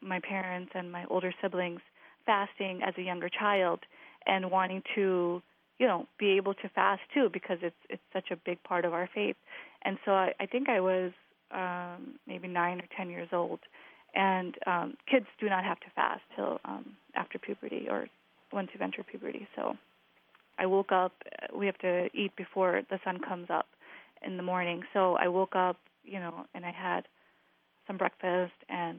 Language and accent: English; Glendale Heights, Illinois, United States